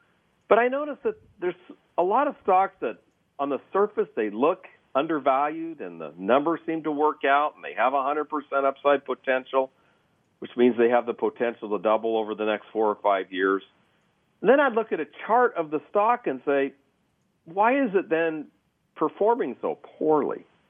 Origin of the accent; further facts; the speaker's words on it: California, United States; he asked where we were from, and we said, we're from California.